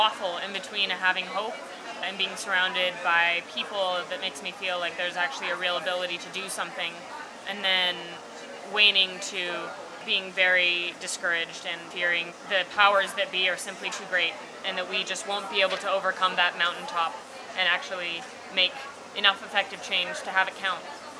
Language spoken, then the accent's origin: English; Salt Lake City, Utah, United States; I grew up both in Salt Lake City and on the banks of the Green and Colorado River in the summertime.